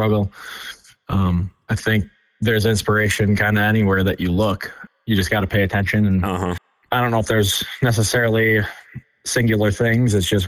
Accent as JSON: {"language": "English", "town": "Traverse City", "region": "Michigan", "country": "United States", "tie": "born or raised there", "also_born_or_lived": "upstate New York / Boston", "said": "I'm from Michigan. I grew up near Traverse City area. But when I turned 18, I kind of started the migration away from Michigan. I moved to upstate New York and Boston, and I lived in New England for a period of time."}